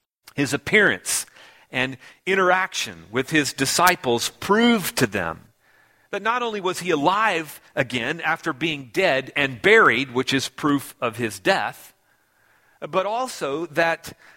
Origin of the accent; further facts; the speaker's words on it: Houston, Texas, United States; born there; And I was right about being born in Houston